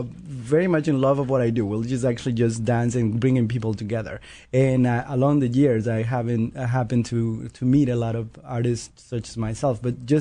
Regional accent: Bogota, Bogotá, Colombia; I'm from Colombia, from Bogota

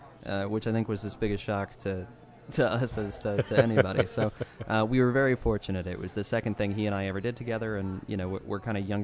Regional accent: Winchester, Virginia, United States; I'm from Winchester originally in the Shenandoah Valley.

